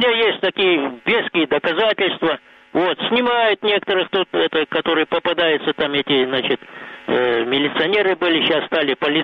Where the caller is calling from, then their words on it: Dzhankoi, Crimea, Ukraine; вот я из Жанкоя